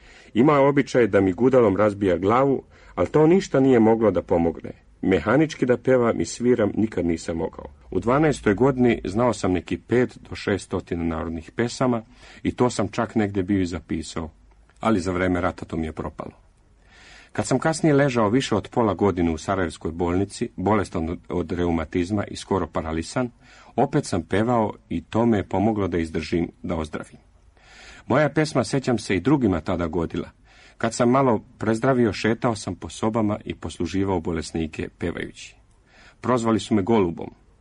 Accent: Bosnia & Herzegovina; Rođen sam u Bosni, i od mali nogu bio sam okružen pesmom, i to ne samo sevdalinkama. Prošao sam razne krajeve Bosne, gde su melosi vrlo različiti.

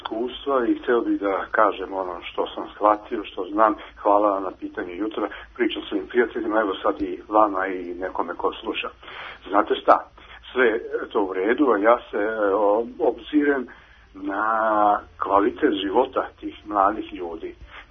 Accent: Belgrade, Serbia; ja sam Beograđanin. A gospođo, ovo, ja 50 km od Beograda živim u bedi, u pustinji.

